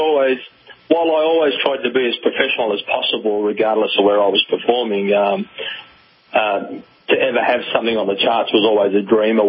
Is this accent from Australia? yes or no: yes; Australia; also born or lived in Italy; Well, I was actually born in Italy, and we migrated to Australia when I was almost at the age of three.